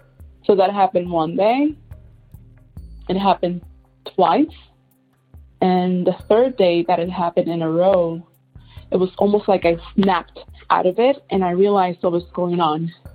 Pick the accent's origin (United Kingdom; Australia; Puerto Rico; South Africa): Puerto Rico; she came from the States because I was raised in Puerto Rico with my grandma.